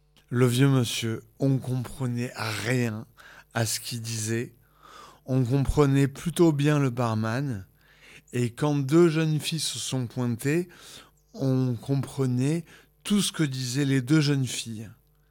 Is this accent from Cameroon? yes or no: no; France; accent: French; en anglais, j'ai un accent français qui reste relativement fort